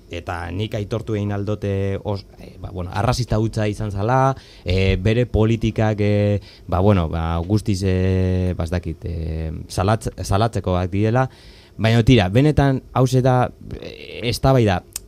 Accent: Galdakao, Basque Country, Spain; nik Aperribaikoa naiz, Galdakukua eta justo Basauri oso hurbil dago, alboan. Eta nik Basauri ikasi dut.

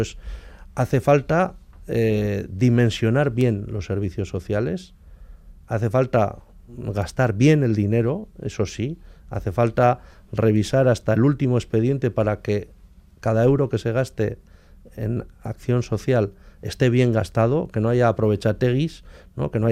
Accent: Abanto y Ciérvana, Basque Country, Spain; yo soy de la zona minera y en aquella época había un 57% de paro juvenil en mi pueblo, en Abanto y Ciervana, y un 36% de paro global

